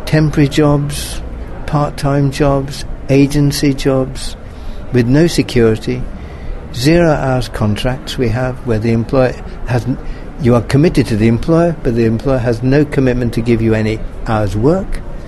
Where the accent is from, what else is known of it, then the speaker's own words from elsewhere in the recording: Nuneaton, West Midlands, United Kingdom; we went to my hometown, which is a little town in the Midlands of England called Nuneaton.